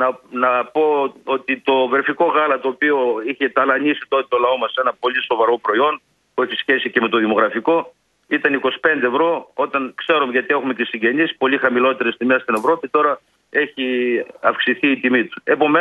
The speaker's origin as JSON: {"language": "Greek", "region": "Central Macedonia", "country": "Greece", "tie": "born there", "lives_now": "Kilkis, Greece", "said": "εγώ με Μακεδόν του γένους γεννήθηκα στην Πλερία, ζω στην Κυρκής."}